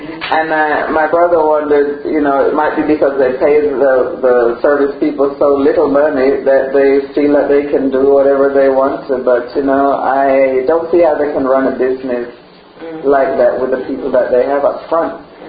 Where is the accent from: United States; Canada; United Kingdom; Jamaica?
Jamaica; And growing up in Jamaica, your neighbors, if they saw you doing something wrong in the street, they were allowed to chastise you